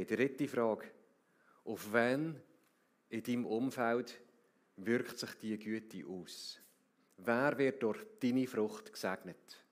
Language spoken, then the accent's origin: German; Switzerland; Ich weiss nicht, wie es läuft, ich bin selber auch Schweizer.